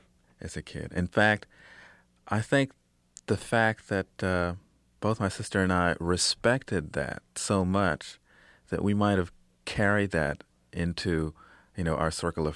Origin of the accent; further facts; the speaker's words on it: New York, United States; In fact, there was, when I was growing up in New York, I think Texaco had a program.